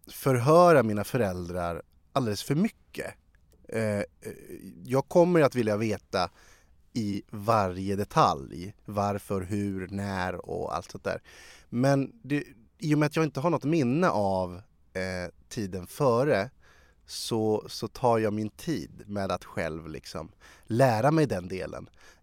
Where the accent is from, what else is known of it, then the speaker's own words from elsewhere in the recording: Sala, Västmanland County, Sweden; also born or lived in Algeria; Nej, jag är den enda som är född i Algeriet. Vi kom ju när jag var 1,5. Så mina bröder är alla födda och uppvuxna i Sverige. I Sala, till största del.